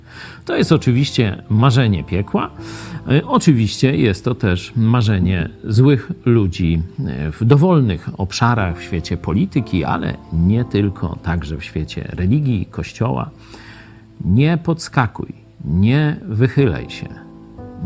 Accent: Lublin, Lublin Voivodeship, Poland; chociaż my z Lublina

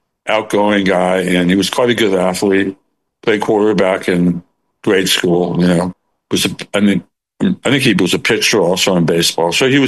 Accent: San Diego, California, United States; also born or lived in Florida; But I grew up in San Diego before I moved to Florida, and there was great, unbelievably good Mexican food in San Diego.

